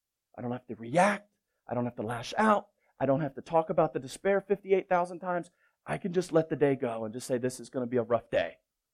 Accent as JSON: {"language": "English", "town": "Baltimore", "region": "Maryland", "country": "United States", "said": "But that's because I'm from Baltimore."}